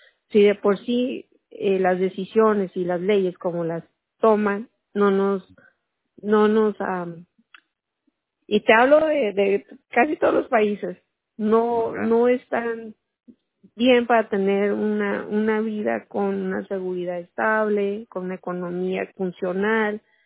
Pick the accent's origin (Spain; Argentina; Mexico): Mexico; sabiendo que yo soy mexicana